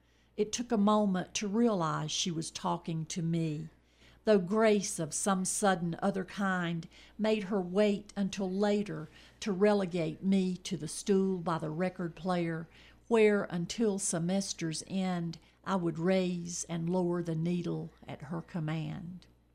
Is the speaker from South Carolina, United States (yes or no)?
yes; Lancaster, South Carolina, United States; Lancaster, South Carolina.